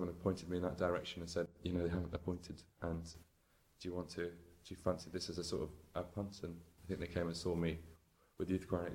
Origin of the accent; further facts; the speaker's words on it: England, United Kingdom; accent: northern; I would honestly say fortune, luck, in my northern accent there